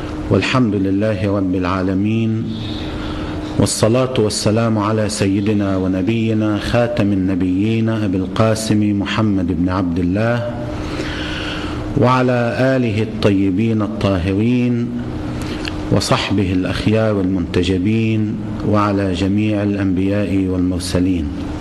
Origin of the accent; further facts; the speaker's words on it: Al-Qantara, Nabatieh Governorate, Lebanon; كان أهالي بلدتي القنطرة التي كانت تحت الاحتلال وبلدة الغندورية